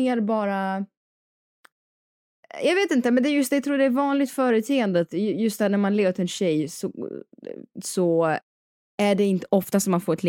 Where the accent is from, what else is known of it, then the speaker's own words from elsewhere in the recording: Dalarna County, Sweden; now in Stockholm, Sweden; för att jag kommer också från Dalarna där man har... Du vet, man ändå så här, går man på gatan så säger man hej, hej.